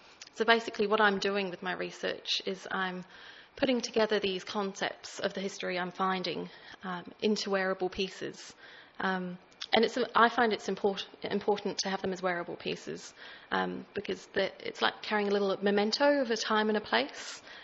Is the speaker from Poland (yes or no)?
no; England, United Kingdom; I grew up in England, surrounded by a lot of history and like local ghost stories and things.